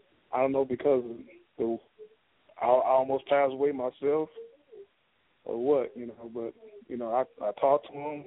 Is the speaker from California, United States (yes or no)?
yes; San Bernardino, California, United States; You know, I'm from California, San Bernardino, California.